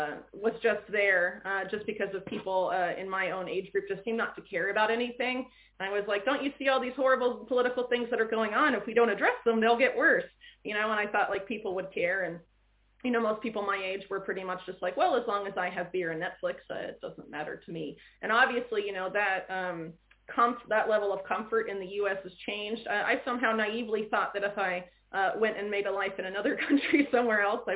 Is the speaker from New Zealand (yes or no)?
no; Florida, United States; moved away; I'm actually from Florida, which is one of like the most anti all of what's happening right now states. Maybe I should have just stayed put